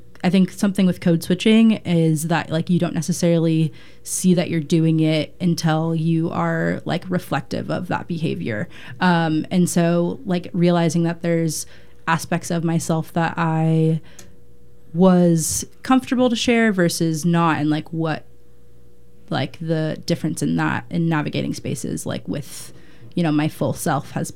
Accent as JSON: {"language": "English", "region": "Washington", "country": "United States", "tie": "born or raised there", "lives_now": "Portland, United States", "said": "My experience is that I've lived in the Northwest my whole life. So I'm from Washington, kind of lived in different I lived on, you know, the east side of Washington and also the west, and moved to Portland in May of 2020"}